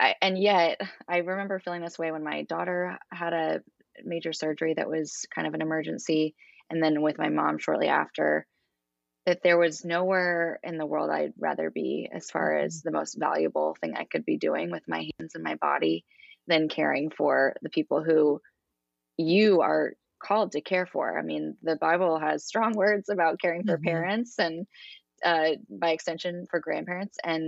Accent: Kansas, United States; also born or lived in Oklahoma; lived here and been at our church for about a dozen years, but originally from Oklahoma and Kansas. I'm from Kansas.

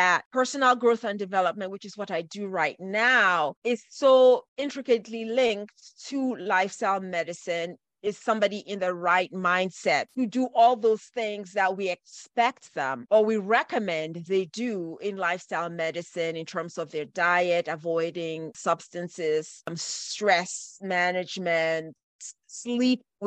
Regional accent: Cameroon; We're both from Cameroon, and she grew up actually going to the farm and doing that kind of work.

